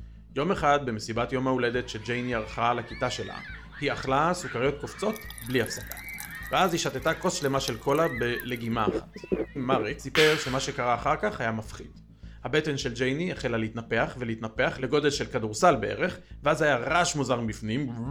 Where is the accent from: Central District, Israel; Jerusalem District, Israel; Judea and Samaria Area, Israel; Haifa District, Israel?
Central District, Israel; Rehovot; אני גדלתי בעיר רחובות בשנות ה-70 וה-80.